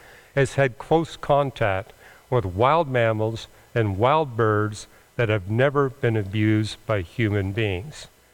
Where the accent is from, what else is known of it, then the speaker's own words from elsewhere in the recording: British Columbia, Canada; something I appreciated when I was growing up in British Columbia.